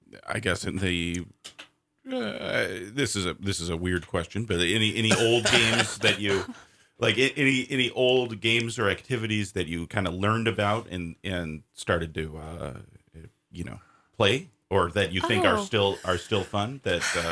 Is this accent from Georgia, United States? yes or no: no; Minnesota, United States; And growing up in Minnesota, we called it Duck Gray Duck, which is the correct way of playing the game.